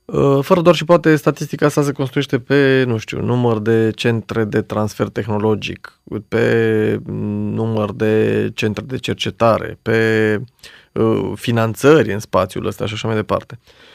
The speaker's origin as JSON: {"language": "Romanian", "country": "Romania", "said": "Noi, ca și business, nu l-am creat deloc românește și nici doar în România. Doar întâmplător, noi suntem români."}